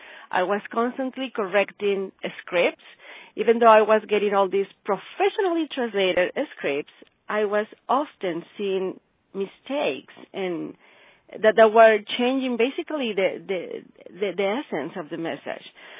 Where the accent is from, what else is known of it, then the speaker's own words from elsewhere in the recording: Mexico; I was born and raised in Mexico.